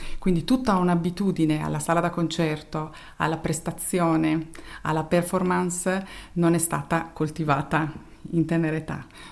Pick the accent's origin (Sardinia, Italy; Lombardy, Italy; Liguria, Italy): Sardinia, Italy; Nuoro; ho studiato i primi 20 anni della mia vita in Sardegna. Sono di Nuoro, un'isola nell'isola.